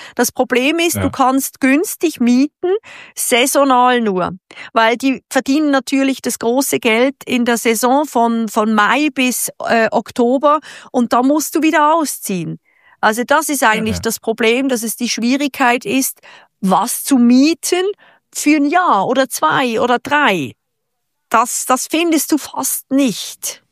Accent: Switzerland; now in Italy; Ich als Schweizer konnte mir das fast nicht vorstellen.

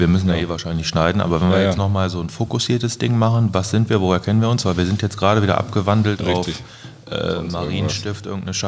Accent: Braunschweig, Lower Saxony, Germany; born there; Ich bin auch in Braunschweig geboren, genau wie Nils.

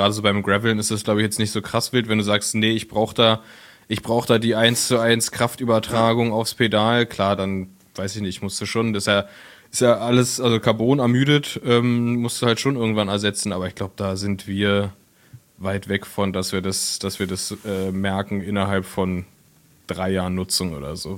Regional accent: Berlin, Germany; dass man als Berliner schon denkt, so, das wir eigentlich verarschen.

